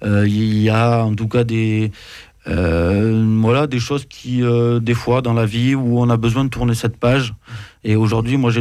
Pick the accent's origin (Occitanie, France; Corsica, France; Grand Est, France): Occitanie, France; Arbon; J'ai voulu revenir à mes racines parce que je suis montagnard, je viens des Pyrénées. J'ai grandi à Arbon, au-dessus d'Aspet.